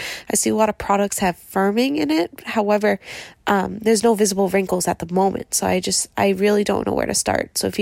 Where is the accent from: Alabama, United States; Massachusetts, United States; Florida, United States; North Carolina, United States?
Massachusetts, United States; Boston; I am from Boston, and I have been a faithful listener of your podcast for a long time.